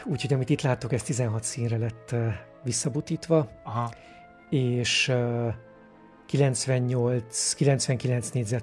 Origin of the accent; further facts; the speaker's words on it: Oroszlány, Komárom-Esztergom, Hungary; beültem 97. szeptemberében Oroszlányon, ahol felnőttem